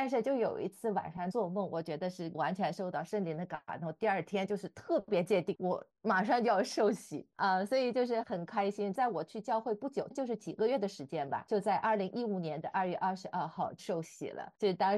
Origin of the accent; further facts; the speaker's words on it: China; 其实我自己在中国长大，接受中国的教育受无神论的影响比较多，但是我个人呢对宗教不太了解，但是呢一直都持一种比较开放的态度。